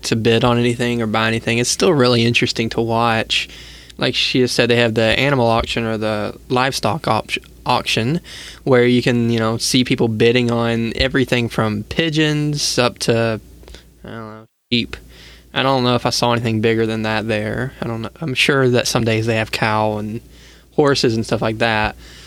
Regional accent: Atlanta, Georgia, United States; Like, I never grew up saying I'm from Atlanta, GA, but that seems to be pretty normal up here.

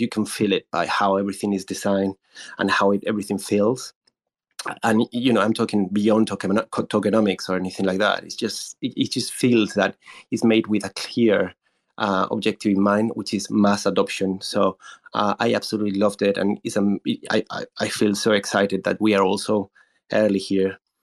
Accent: Spain; moved away as an adult; now in London, United Kingdom; I'm originally from Spain. I moved to London to work in the advertising industry around 11 years ago.

